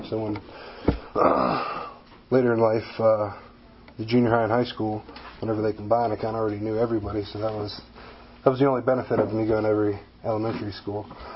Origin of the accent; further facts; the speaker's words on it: Indiana, Pennsylvania, United States; As I said, I grew up here in Indiana, Pennsylvania. Everybody pretty much knows everybody.